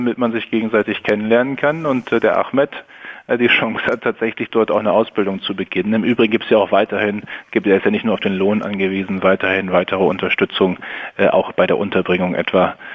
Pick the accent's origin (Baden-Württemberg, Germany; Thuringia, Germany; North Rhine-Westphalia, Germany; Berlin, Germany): North Rhine-Westphalia, Germany; Ich komme aber aus dem Münsterland und ich weiß, wie es da ist.